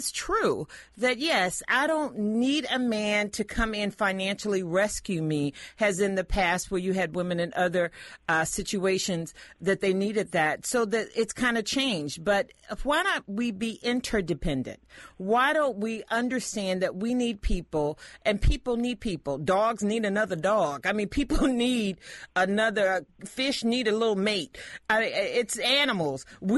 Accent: North Carolina, United States; I'm from North Carolina, and I told people on this station before, I believe in roles

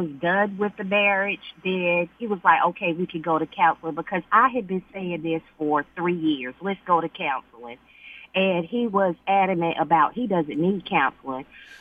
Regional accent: United States; My husband is from West Africa, and I'm from America. And so there were a lot of cultural differences.

